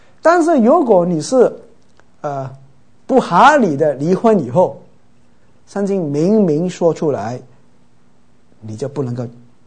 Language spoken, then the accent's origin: Chinese; Chaozhou, Guangdong, China; 因为你知道我是潮州人呢